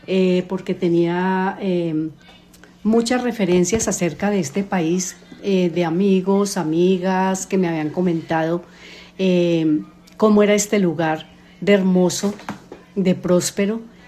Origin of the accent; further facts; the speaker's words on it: Cali, Valle del Cauca, Colombia; moved away as an adult; now in United States; Bueno, soy de Cali, Colombia. Mi infancia fue bonita. Me crié con mis abuelos.